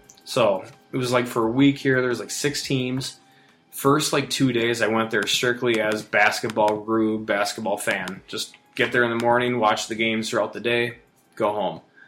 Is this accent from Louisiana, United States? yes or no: no; Austin, Minnesota, United States; Grew up in Minnesota, southern Minnesota, Austin. Spamtown, USA